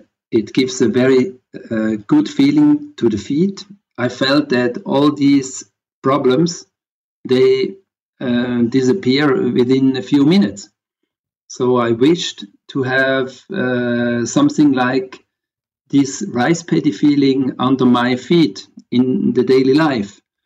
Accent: Switzerland; moved away as an adult; I grew up in Switzerland.

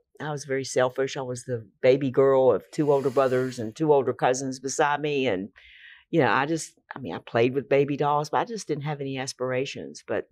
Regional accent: Charlotte, North Carolina, United States; born there; I was born in Charlotte.

